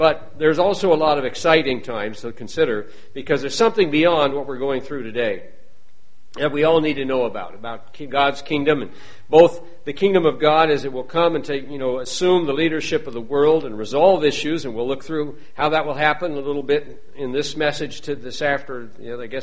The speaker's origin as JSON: {"language": "English", "region": "South Dakota", "country": "United States", "tie": "born or raised there", "said": "We're mostly from the West. I grew up in South Dakota, and my wife in Oregon."}